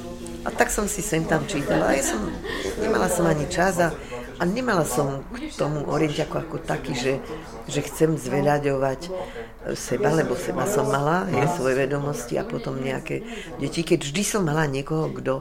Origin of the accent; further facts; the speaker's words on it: Levoča, Prešov Region, Slovakia; Ja som z Levočesom